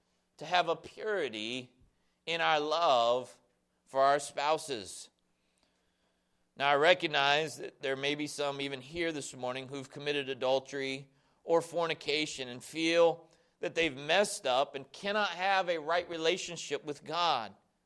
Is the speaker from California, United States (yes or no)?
no; Texas, United States; Growing up in Texas, we'd go out and we'd play, and there was a creek that flowed not too far from the house.